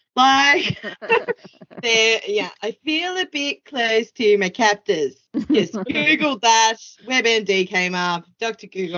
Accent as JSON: {"language": "English", "country": "New Zealand", "said": "Sorry, I'm from New Zealand and we don't say hokey pokey. Say hokey tokey."}